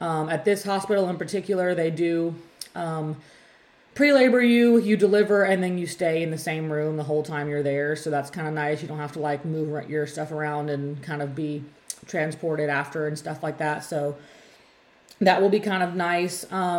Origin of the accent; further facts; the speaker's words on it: Memphis, Tennessee, United States; But we're also from Memphis, where like anytime you go into a hospital, there's like 8 different parking lots and parking garages and breezeways to walk through and entrances and all that stuff.